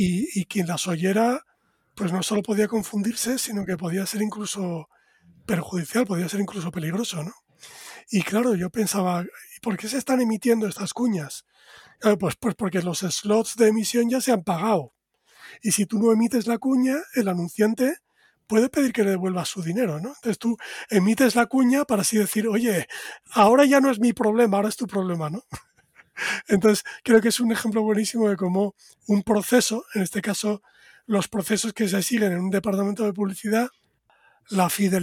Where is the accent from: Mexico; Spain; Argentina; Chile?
Spain; Collado Villalba, Community of Madrid; en mi pueblo, en Collado Villalba